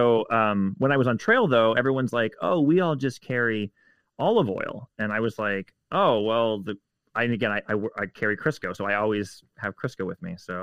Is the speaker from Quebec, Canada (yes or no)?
no; Toronto, Ontario, Canada; my experience being outdoors comes from when I was in high school in Canada. So I grew up in Toronto, Ontario.